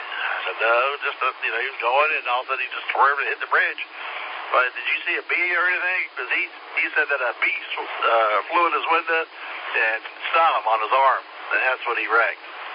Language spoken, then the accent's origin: English; Charleston, South Carolina, United States; I grew up in Charleston, went to Bishop Inland High School down there, and you know, I worked 10 years for the city, 10 years for the county down there.